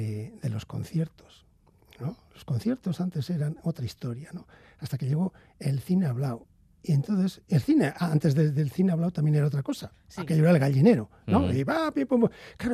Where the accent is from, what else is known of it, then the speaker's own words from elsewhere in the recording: Basque Country, Spain; Si no, como buenos vascos, tururú, mamá.